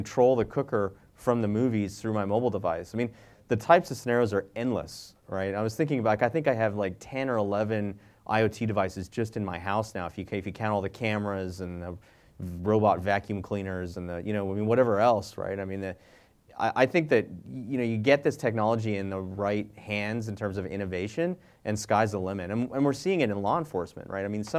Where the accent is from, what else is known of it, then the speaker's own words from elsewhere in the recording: Atlanta, Georgia, United States; I live in Georgia, I'm from Atlanta, and we like barbecue.